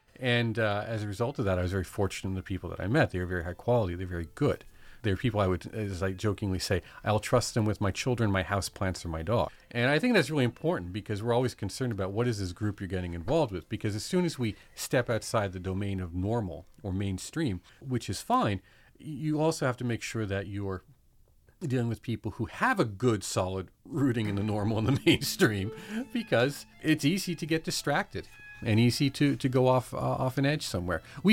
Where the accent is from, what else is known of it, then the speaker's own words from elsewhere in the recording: Wilkes-Barre, Pennsylvania, United States; born there; I was born in Wilkes-Barre